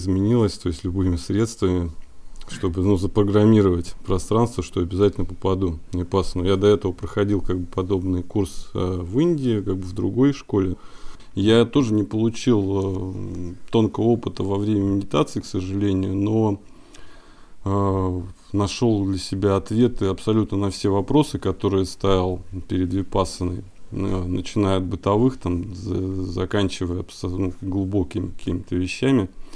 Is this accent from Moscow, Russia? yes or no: yes; Moscow, Russia; я из Москвы.